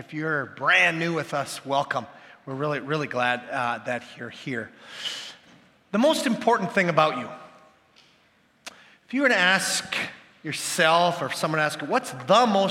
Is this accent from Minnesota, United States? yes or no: yes; Minnesota, United States; I'm from the Iron Range.